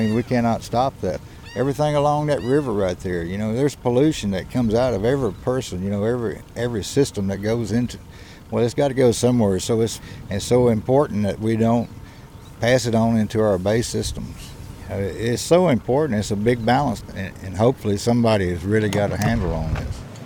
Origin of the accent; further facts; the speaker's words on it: Bay City, Texas, United States; I was born and raised in Bay City. I grew up here all my life fishing.